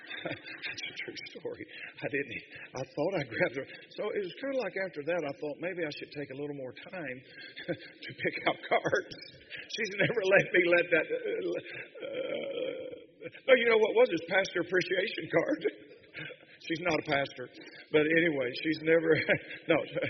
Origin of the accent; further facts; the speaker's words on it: the South, United States; I was probably born and raised in the South. And it wasn't South Bronx either. Where I come from, we call mother mama.